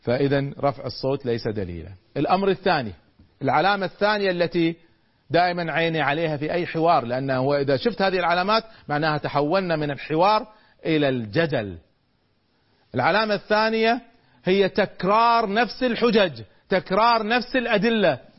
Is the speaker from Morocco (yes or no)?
no; Kuwait; يعني أنا أذكر مرة كنت أتناقش مع شخص عندنا في الكويت